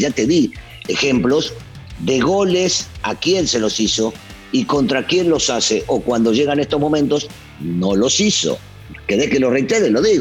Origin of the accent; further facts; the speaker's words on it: Argentina; Yo soy muy argentino